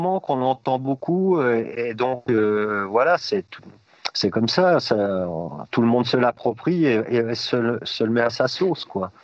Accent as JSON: {"language": "French", "region": "Centre-Val de Loire", "country": "France", "said": "comme là, chez nous, dans la Beauce, où on ne trouve que des céréales, qu'il n'y a plus un arbre"}